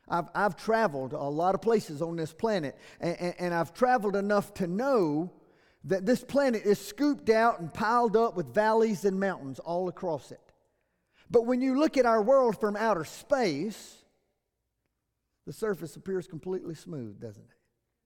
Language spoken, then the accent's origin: English; the South, United States; I'm from the South. My mom and daddy raised me to be polite.